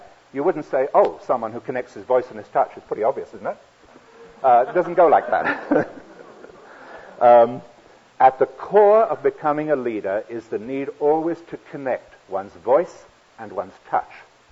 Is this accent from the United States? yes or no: no; London, United Kingdom; I'm a city dweller. I was raised in London. I love urban life. I get very nervous out in the countryside here